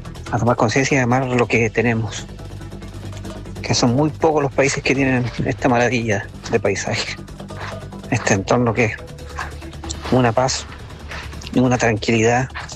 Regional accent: Puerto Montt, Los Lagos, Chile; 30 minutos los que somos de Puerto Montt, Puerto Aras, Alerce

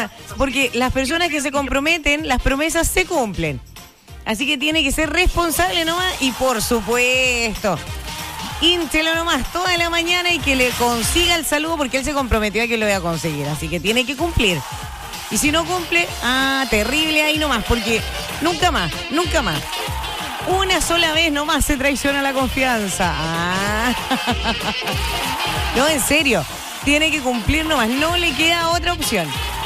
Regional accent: Osorno, Los Lagos, Chile; No de la ciudad de nacimiento, pues no, yo soy de acá de Osorno, pero así soy.

